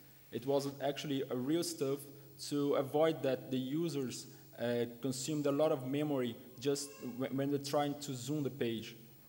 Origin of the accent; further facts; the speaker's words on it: Recife, Pernambuco, Brazil; I'm from Brazil, a city called Recife in the northeast of Brazil.